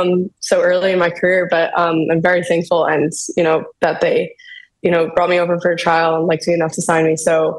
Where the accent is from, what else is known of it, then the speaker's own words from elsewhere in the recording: United States; growing up in the States and stuff, you hear about all about English football